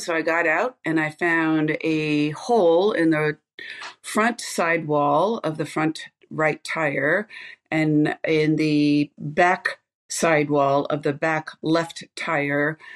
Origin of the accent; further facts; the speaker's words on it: California, United States; I'm a blonde from California and I don't know how to change a tire.